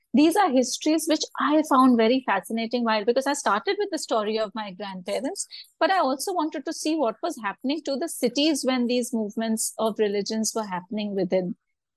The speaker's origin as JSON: {"language": "English", "town": "Lucknow", "region": "Uttar Pradesh", "country": "India", "tie": "born or raised there", "said": "that I grew up in Lucknow"}